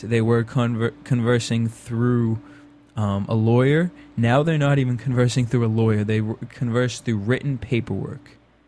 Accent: Cape Cod, Massachusetts, United States; you know, I'm from Cape Cod, so I've deal with lots of very wealthy people

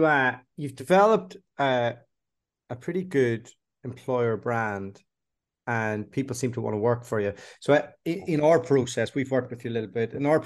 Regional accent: Buncrana, County Donegal, Ireland; So, like, if I was to walk into a bar in my hometown of Buncrana, high chances there's a Martin O'Donnell at the bar.

